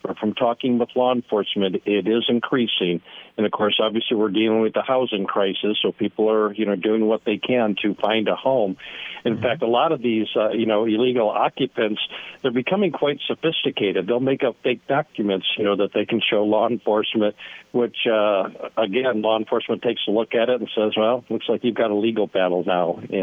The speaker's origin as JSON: {"language": "English", "town": "Troy", "region": "Michigan", "country": "United States", "tie": "born or raised there", "lives_now": "Gaylord, United States", "said": "I grew up in Troy, but I've been up here for almost 30 years."}